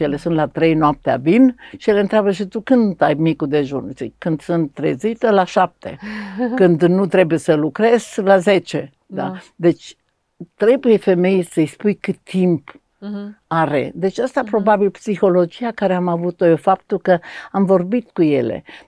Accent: Romania; treaba asta emoțională, care noi n-am știut-o ca români

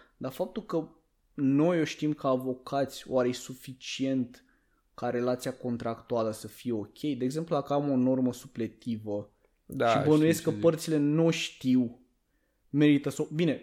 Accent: Romania; noi suntem români, nu vine nimeni să te salveze, deci trebuie să te descurci

